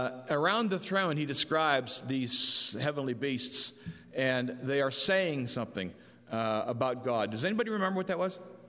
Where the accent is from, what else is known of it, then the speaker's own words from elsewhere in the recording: Du Bois, Pennsylvania, United States; When I was growing up in Du Bois, we had this one department store